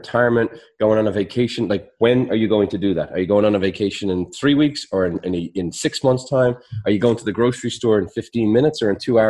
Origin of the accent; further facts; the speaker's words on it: Ireland; I know you're going to make fun of me when I say this because I'm Irish and I shouldn't really be making baseball analogies.